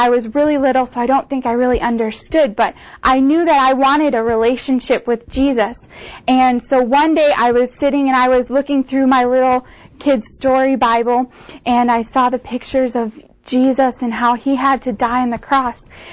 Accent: Milwaukee, Wisconsin, United States; I was born in Milwaukee, and as a little girl, I grew up in a Christian home. Both my parents are Christians.

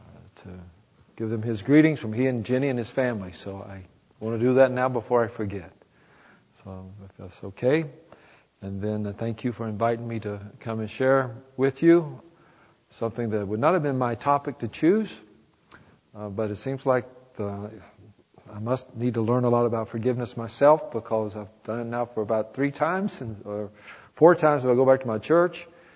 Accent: Midland, North Carolina, United States; I am from North Carolina. I'm from a place called Midland, which is about 20 miles outside of the Charlotte city limits when I was growing up.

